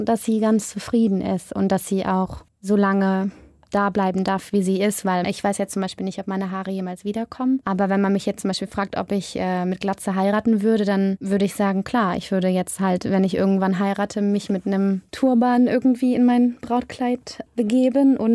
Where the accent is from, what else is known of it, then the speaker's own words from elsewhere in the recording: Münster, North Rhine-Westphalia, Germany; born there; und ich bin ja eh auch gebürtige Münsteranerin.